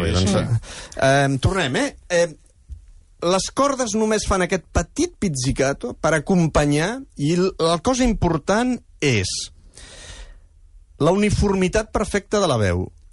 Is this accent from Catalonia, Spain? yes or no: yes; Cardona, Catalonia, Spain; Això al meu poble, Cardona, em diuen, això és un pobre fer.